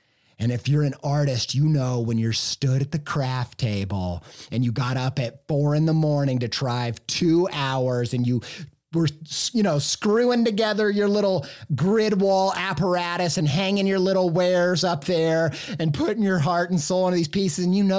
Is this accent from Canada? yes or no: no; Midwest, United States; Now, we talk a lot about Chuck E. Cheese on this podcast because I grew up in the Midwest.